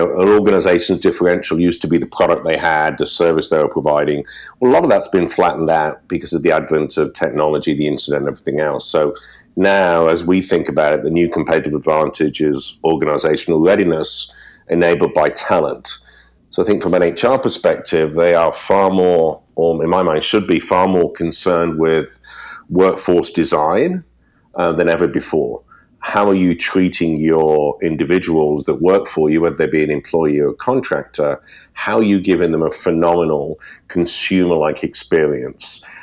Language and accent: English; United Kingdom; moved away as an adult; now in Connecticut, United States; you'll guess from my accent, originally from the UK, now living in Connecticut. I've been here 10 years